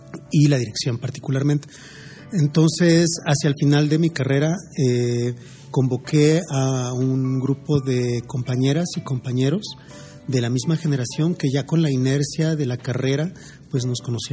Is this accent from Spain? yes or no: no; Mexico City, Mexico; also born or lived in Baja California; No, yo soy de la Ciudad de México. Uh-huh. Mi familia es de Veracruz. También estuve viviendo en Baja California Norte unos años.